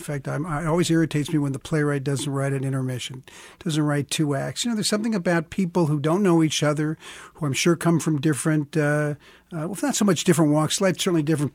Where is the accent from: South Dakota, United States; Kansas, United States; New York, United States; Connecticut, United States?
Kansas, United States; Prairie Village; I grew up in Prairie Village and went to Shawnee Mission East, went away for college.